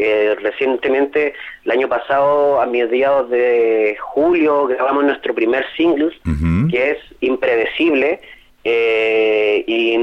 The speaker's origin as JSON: {"language": "Spanish", "town": "Santiago", "region": "Santiago Metropolitan Region", "country": "Chile", "said": "Sí, somos de Santiago, principalmente, bueno, nosotros ensayamos en Pedro Aguirre Cerda, pero podríamos decir que somos capitalinos."}